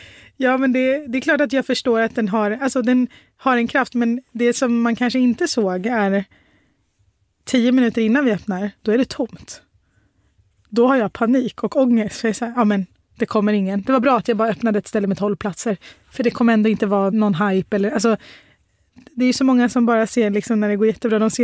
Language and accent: Swedish; Sweden; born there